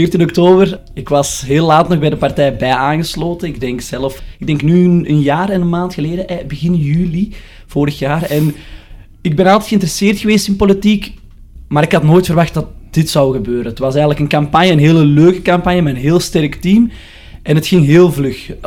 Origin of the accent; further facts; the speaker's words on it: Turnhout, Antwerp, Belgium; Mijn ouders zijn daar geboren en getogen. Ik ben er ook heel trots op die roots dat ik heb. Maar ik ben ook zelf ook heel fier dat ik een jonge turnautenaar mag zijn, geboren en getogen.